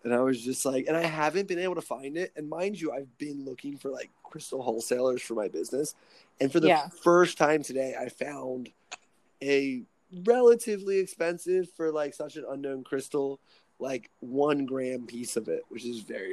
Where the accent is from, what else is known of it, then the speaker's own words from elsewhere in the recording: East Coast, United States; I'm from the East Coast, so it's a little, like, tighter out there.